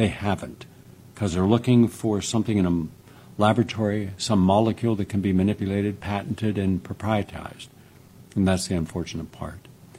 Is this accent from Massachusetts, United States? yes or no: no; West Virginia, United States; I was puzzled by a phenomenon I had seen growing up in West Virginia